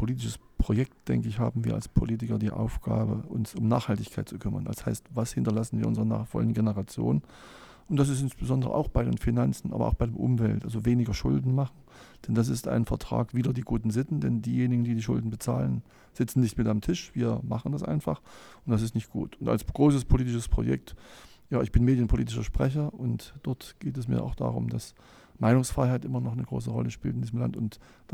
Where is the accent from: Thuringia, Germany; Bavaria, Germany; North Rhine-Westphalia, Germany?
Thuringia, Germany; Nordhausen; Natürlich mit meiner Heimatstadt Nordhausen, wo ich wohne